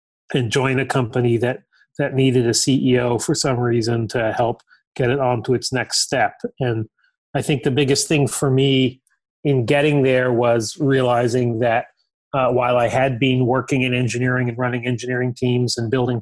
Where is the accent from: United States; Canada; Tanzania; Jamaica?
Canada; Toronto, Ontario; also born or lived in Montreal; I'm Canadian. I was born in Montreal and lived there for about 12 years. And then my family moved from Montreal in the mid-70s to Toronto. And I grew up in Toronto.